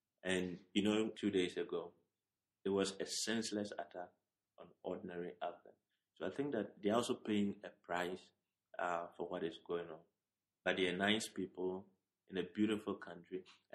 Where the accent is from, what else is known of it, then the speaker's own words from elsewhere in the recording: Ghana; I am a Ghanaian. I was trained as a physician